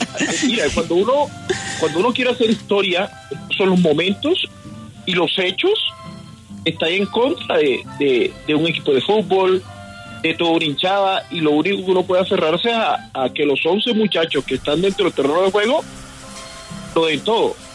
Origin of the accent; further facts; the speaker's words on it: Caribbean Region, Colombia; A pesar de que uno es costeño, pero uno tiene que ser agradecido con la tierra que le abrió las puertas.